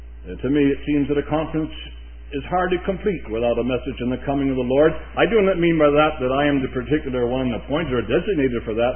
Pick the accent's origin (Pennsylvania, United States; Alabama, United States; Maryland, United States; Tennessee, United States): Pennsylvania, United States; Bryn Mawr; Brother Myers said, I was from Bryn Mawr. Well, that's a suburb of Philadelphia.